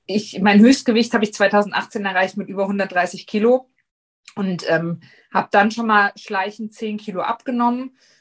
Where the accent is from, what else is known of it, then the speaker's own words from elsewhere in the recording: Hesse, Germany; ich bin 40, ich komme aus Nordhessen